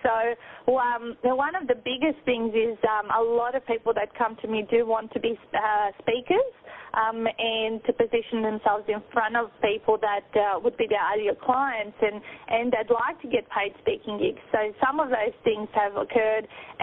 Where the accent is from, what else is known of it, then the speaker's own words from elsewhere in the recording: Melbourne, Victoria, Australia; we've got lined up with publishers here in Melbourne. That is my hometown.